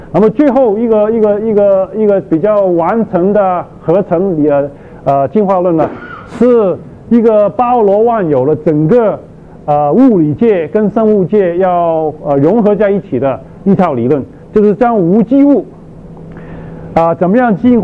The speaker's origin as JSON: {"language": "Chinese", "country": "China", "said": "所以我们中国人是中间了，在 temperate zone 也不黑也不白，所以是黄色"}